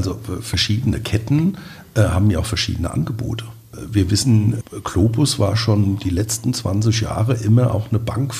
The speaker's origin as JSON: {"language": "German", "town": "Nierstein", "region": "Rhineland-Palatinate", "country": "Germany", "said": "Wir sind ja beide aus Nierstein."}